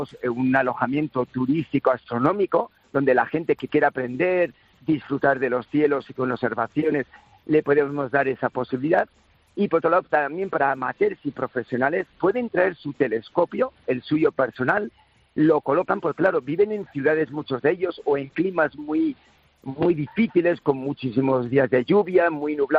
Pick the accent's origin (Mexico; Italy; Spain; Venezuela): Spain; Navarre; also born or lived in Extremadura; Soy autóctono de Navarra, pero por motivos laborales me tuve que trasladar a Extremadura.